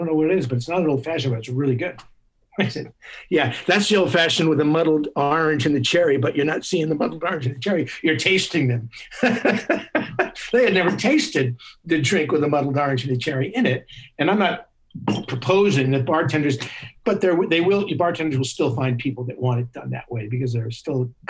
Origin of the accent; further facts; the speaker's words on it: New York, United States; I'm a New Yorker.